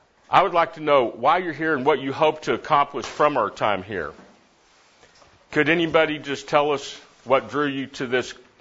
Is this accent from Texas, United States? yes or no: yes; Amarillo, Texas, United States; now in Dallas, United States; I'm from Dallas, Texas, originally from Amarillo, Texas, but I've been in Dallas for 28 or 29 years.